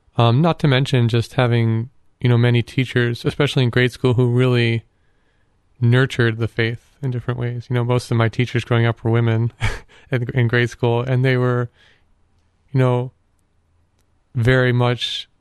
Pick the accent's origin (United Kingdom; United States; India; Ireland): United States; Massillon, Ohio; So I'm from Massillon, Ohio, from a family of three boys with my parents.